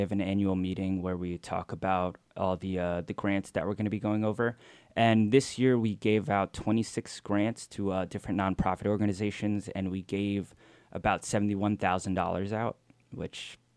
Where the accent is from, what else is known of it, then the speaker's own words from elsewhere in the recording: New Jersey, United States; I'm from New Jersey, a little suburb.